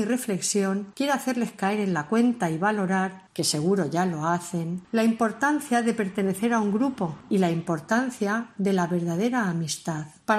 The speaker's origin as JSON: {"language": "Spanish", "town": "La Roda", "region": "Castilla-La Mancha", "country": "Spain", "said": "Quizá esto sea una consecuencia de lo que es habitual en mi pueblo. En La Roda casi todos nos conocemos y te encuentras rodeado de caras conocidas"}